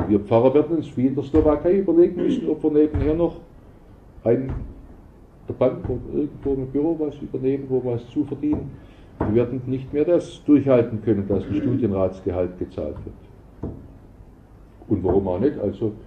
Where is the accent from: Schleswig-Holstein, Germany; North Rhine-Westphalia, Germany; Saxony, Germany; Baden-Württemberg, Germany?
Baden-Württemberg, Germany; Stuttgart; In meiner Heimatgemeinde in Stuttgart, in Johannesgemeinde